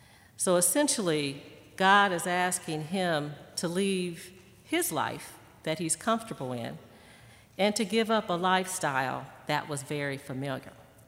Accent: Indiana, United States; When I tell people that I'm from Indiana

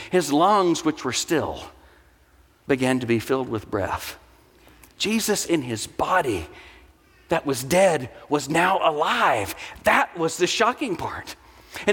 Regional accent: the South, United States; I'm from the South and love big trees.

